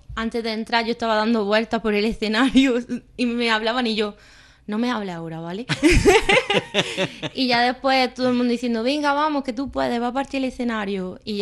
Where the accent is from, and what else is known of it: Adra, Andalusia, Spain